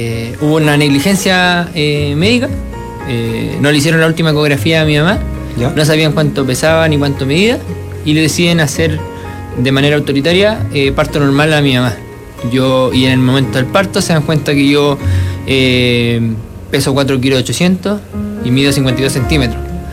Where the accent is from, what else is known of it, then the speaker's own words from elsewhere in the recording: Hualpén, Biobío, Chile; moved away as an adult; also born or lived in Talcahuano; now in Santiago, Chile; nací en Talcahuano, pero viví toda mi vida en Hualpén hasta los 23 años que llegué acá a Santiago